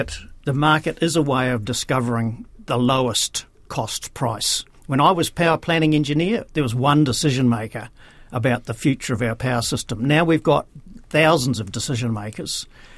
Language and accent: English; New Zealand; step back as a New Zealander, and I'm not sure I'd want to see this country completely covered in wind turbines